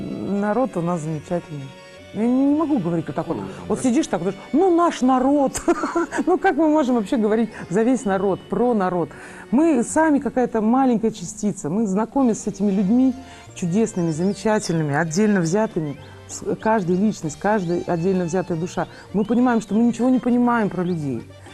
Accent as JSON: {"language": "Russian", "town": "Novosibirsk", "region": "Novosibirsk Oblast", "country": "Russia", "said": "Мы вот сибиряки, сами же из Новосибирска."}